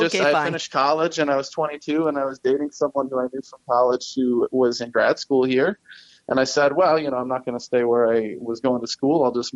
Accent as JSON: {"language": "English", "region": "Michigan", "country": "United States", "tie": "born or raised there", "said": "I grew up in Michigan. My dad was a farmer and my mom was a nurse."}